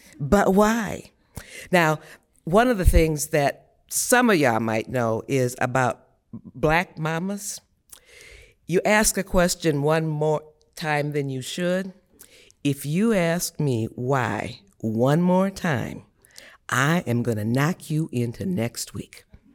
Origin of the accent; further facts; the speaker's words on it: the South, United States; born there; I was born in the South. My parents are from the South. I am heavily influenced by that Southern root.